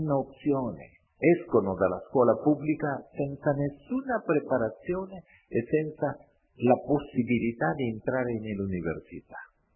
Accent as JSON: {"language": "Italian", "country": "Honduras", "second_language": "Italian", "said": "vedendo quella tragedia nel mio paese di un'università che ogni volta, che fu buonissima, per legge in Honduras non potevamo avere università private"}